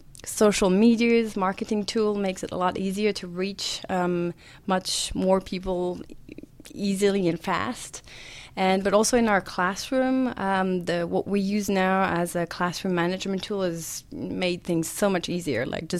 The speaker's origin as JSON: {"language": "English", "region": "Loire Valley", "country": "France", "said": "And I'm from the Loire Valley, so we did that the first 3 years."}